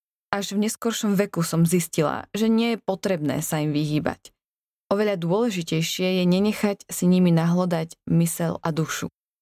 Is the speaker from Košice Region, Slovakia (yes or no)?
yes; Michalovce, Košice Region, Slovakia; Pochádzam z Michaloviec a meriam 159 cm.